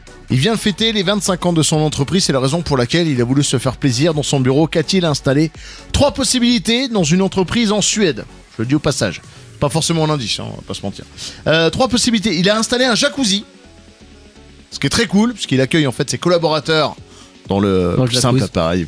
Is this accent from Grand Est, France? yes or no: yes; Grand Est, France; Chez nous, en Alsace, bien sûr.